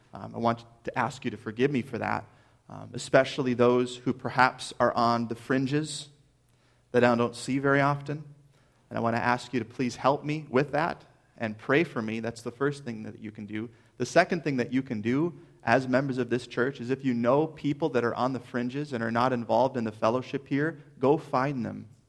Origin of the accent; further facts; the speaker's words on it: Minnesota, United States; accent: Minnesota; you don't like my accent because I'm from Minnesota, that's fine.